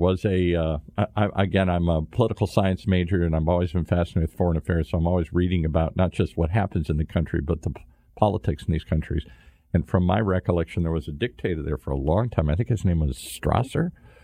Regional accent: Midwest, United States; now in California, United States; I live in California. I grew up in the Midwest

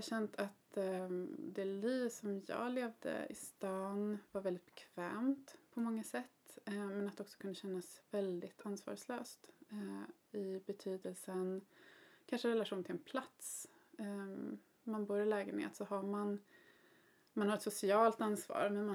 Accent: Kronoberg County, Sweden; also born or lived in Stockholm; jag är född och uppvuxen i Småland, i Kronobergs län. Och bodde här tills jag var 19, då jag flyttade till Stockholm.

